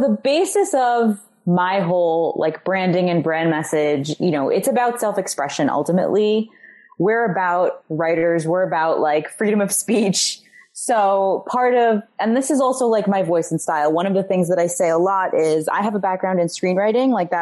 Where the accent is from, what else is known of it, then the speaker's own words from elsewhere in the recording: New York, United States; You know, I'm from New York. I bartended for almost a decade, over a decade in New York City.